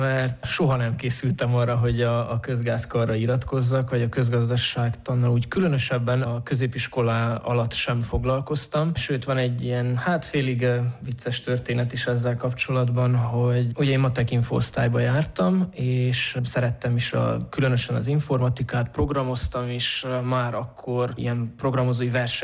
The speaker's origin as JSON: {"language": "Hungarian", "town": "Miercurea Ciuc", "region": "Harghita", "country": "Romania", "tie": "born or raised there", "also_born_or_lived": "Târgu Mureș", "said": "Marosvásárhelyen indult, ugyanis ott születtem, de egy éves koromban már Csíkszeredába költöztek a szüleim, úgyhogy tulajdonképpen nem saját döntésből, de a gyerekkoromat azt már Csíkszeredában töltöttem, de a nagyszüleim Marosvásárhelyen voltak"}